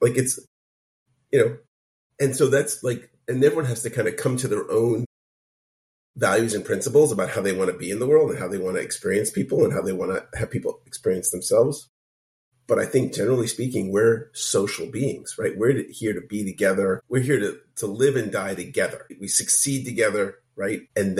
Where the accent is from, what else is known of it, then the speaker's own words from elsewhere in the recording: Brooklyn, New York, United States; Like I grew up in Brooklyn and I know some streets